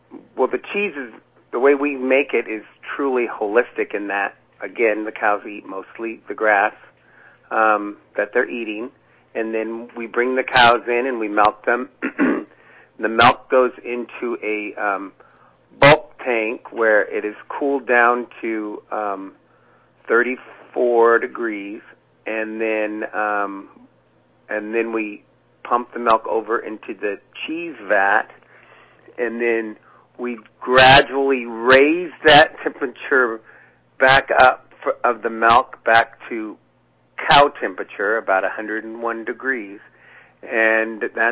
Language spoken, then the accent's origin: English; California, United States; now in Orland, United States; Well, we moved up to Orland 11 years ago. I'm originally from Merced County, and I'm a third-generation dairy farmer.